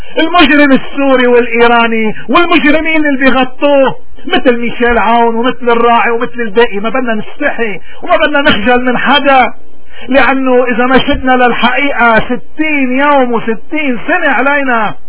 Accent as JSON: {"language": "Arabic", "country": "Lebanon", "said": "طيب نحن كلبنانيين لأنت بدنا نضلنا غنم ولأنت بدنا نضلنا رابطين رقابنا بمصيرنا ببلدنا"}